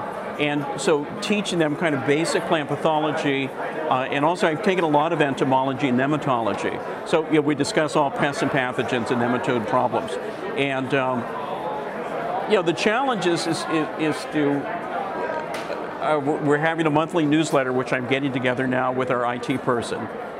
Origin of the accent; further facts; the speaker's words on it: San Francisco, California, United States; I grew up in San Francisco, and my mother said as soon as I learned how to crawl, I crawled out the back door and started gardening.